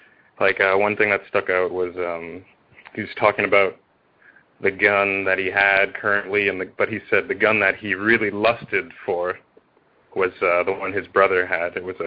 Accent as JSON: {"language": "English", "country": "Canada", "tie": "born or raised there", "said": "I grew up in Canada"}